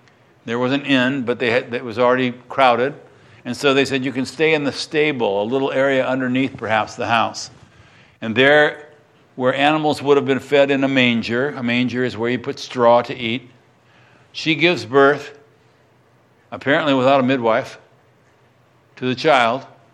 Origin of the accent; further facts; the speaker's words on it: Texas, United States; born there; I was born in Texas. I'd have to go all the way back to Texas.